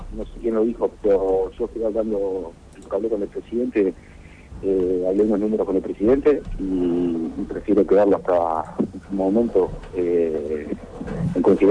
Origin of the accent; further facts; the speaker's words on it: Uruguay; moved away; No, yo soy uruguayo, yo trabajo acá en Europa hace tiempo, estamos cerrando varias operaciones acá en Italia, y he trabajado en Estados Unidos también.